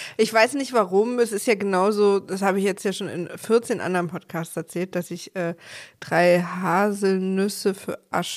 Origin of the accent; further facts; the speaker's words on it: East Germany, Germany; weil ich als Ossi müsste ja eigentlich natürliche Skepsis vor allem amerikanischen damit aufgewachsen sein